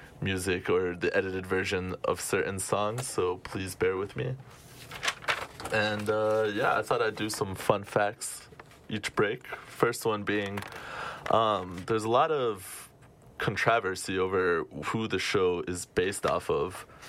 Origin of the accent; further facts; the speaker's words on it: Laguna Hills, California, United States; everyone knows Laguna Hills, California, my hometown, was the murder capital of the world.